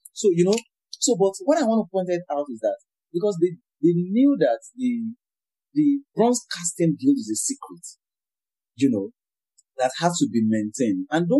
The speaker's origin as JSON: {"language": "English", "region": "Osun", "country": "Nigeria", "said": "I'm a prince from Osun State, Ejibu"}